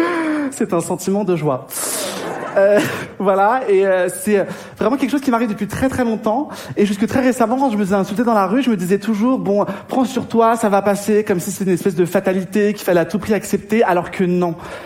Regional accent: Paris, Île-de-France, France; je suis né à Paris, j'y ai toujours vécu.

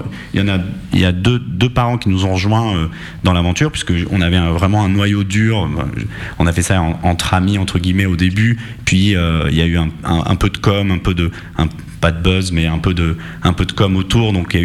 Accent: Beirut, Beirut Governorate, Lebanon; On est des Arméniens de Beyrouth à la base, mais effectivement, quand t'es à la maison et que y a que ta grand-mère ou ta tante qui te parle arménien plus ton père, ça devient très vite limité.

